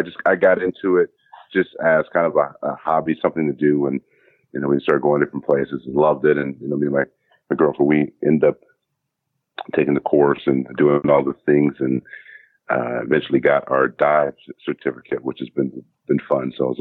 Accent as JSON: {"language": "English", "town": "Kent", "region": "Washington", "country": "United States", "also_born_or_lived": "Hawaii / Germany", "said": "So I'm from Kent, Washington, outside Seattle, Washington."}